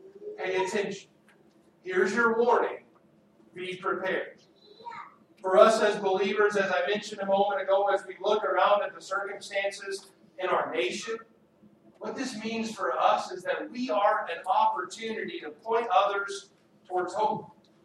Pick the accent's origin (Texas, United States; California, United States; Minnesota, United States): Texas, United States; I've shared my stories with you before about growing up in the Texas panhandle and the tornado warnings that happened there.